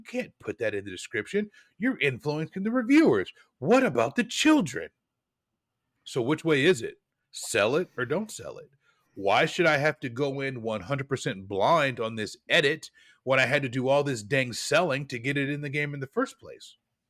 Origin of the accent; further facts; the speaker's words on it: Portland, Oregon, United States; many gyms around Portland, editorial comment, Portland, Oregon, my hometown, have had an adjacent Pokestop that is not a gym with a slightly different name.